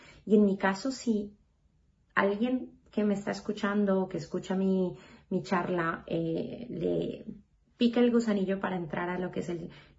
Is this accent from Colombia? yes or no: yes; Antioquia, Colombia; la verdad que primero porque soy paisa